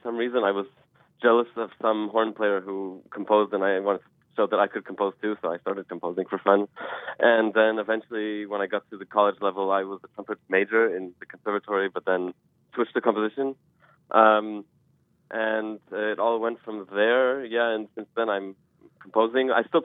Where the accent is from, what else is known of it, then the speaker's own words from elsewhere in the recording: Denver, Colorado, United States; now in Oakland, United States; Well, I grew up in Denver, Colorado, and now I'm living in Oakland, California